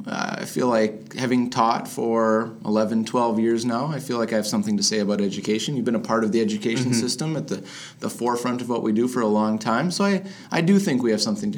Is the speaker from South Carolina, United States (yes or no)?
no; Stewartville, Minnesota, United States; I'm originally from Stuartville, Minnesota, which is a mere 8 miles down the road.